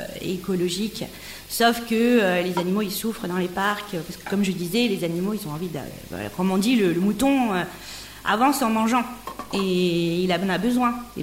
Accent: Castets, Nouvelle-Aquitaine, France; Moi, je suis de Lévignac, Castets-Lévignac, dans les Landes.

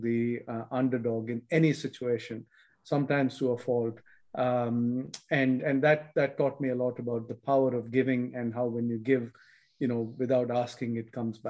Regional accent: India; I think at that stage in my late teens, I used to listen to a lot of … growing up in India

